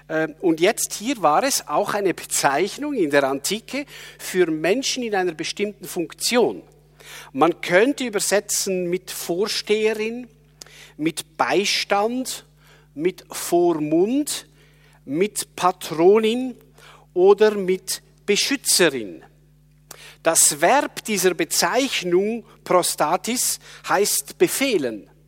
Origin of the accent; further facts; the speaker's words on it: Switzerland; ich habe hier eine Zürcher Bibel als Schweizer